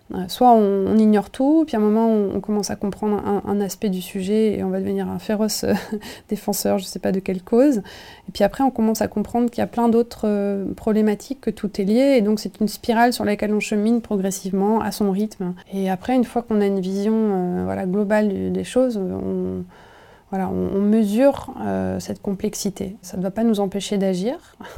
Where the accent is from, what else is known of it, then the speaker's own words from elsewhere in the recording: Nevers, Bourgogne-Franche-Comté, France; J'ai grandi en Bourgogne, à Nevers, un endroit où il y avait pas trop de maisons. Ça s'est construit. J'ai vu l'urbanisation.